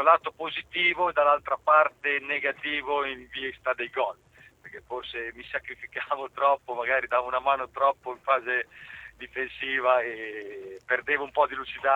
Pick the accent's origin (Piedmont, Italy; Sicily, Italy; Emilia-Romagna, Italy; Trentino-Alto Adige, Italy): Emilia-Romagna, Italy; Cesena; nonostante io sono di Cesena, con Modena c'è rivalità